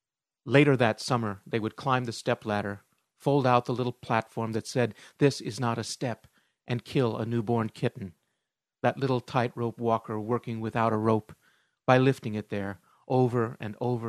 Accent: Henderson, Nebraska, United States; No, I grew up in a little town in the middle of Nebraska, which might be worse. a town of under 1,000 people called Henderson

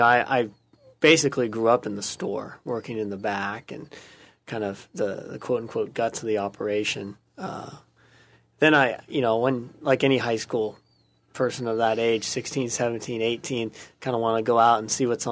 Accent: Santa Rosa, California, United States; I was born and raised here in Santa Rosa, and I went to Montgomery High School, went down to Southern California, went to USC, to the business school

